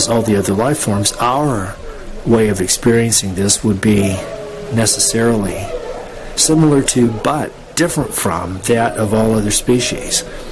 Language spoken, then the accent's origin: English; North Carolina, United States; ever since I grew up in North Carolina, within about an hour and a half drive of what was at that time the home of the largest number of dolphins in captivity in the whole world.